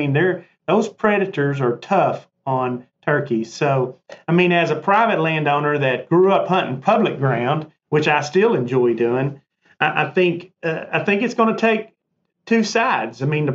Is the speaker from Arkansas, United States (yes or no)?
yes; Arkansas, United States; I'm not from Missouri. I'm from Arkansas, but I've hunted up there for years.